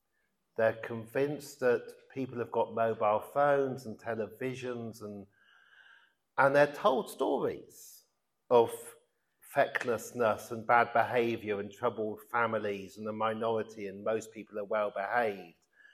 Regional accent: Oxford, South East England, United Kingdom; Which is why the two MPs in my life, in my hometown, Andrew Smith and Annalise Dodds, who are both nice enough people, St. John's College, Oxford students, Oxford East MP

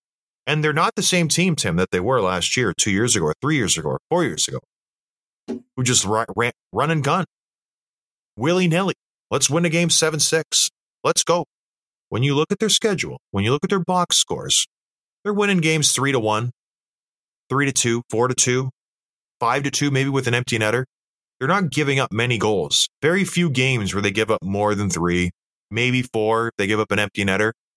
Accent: St. Catharines, Ontario, Canada; I grew up in St. Catharines, Ontario.

